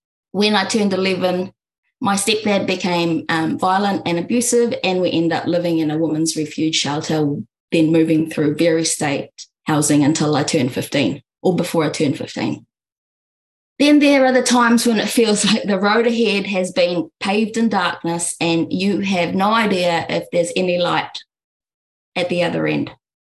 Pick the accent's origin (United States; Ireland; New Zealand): New Zealand; born or raised there; also born or lived in Manila, Philippines